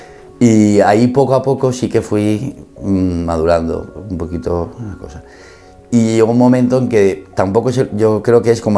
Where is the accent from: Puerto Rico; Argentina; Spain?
Spain; Valencia, Valencian Community; also born or lived in Cuenca; nosotros nacimos en Cuenca, que es una ciudad pequeñita entre Madrid y Valencia, y nos se trasladaron a Valencia y, claro, tocaba ponerme en el colegio.